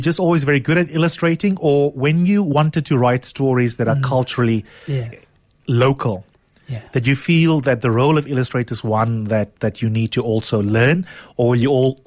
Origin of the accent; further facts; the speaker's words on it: South Africa; first language Afrikaans; English is a second language; even though Afrikaans is, in my case, my mother tongue.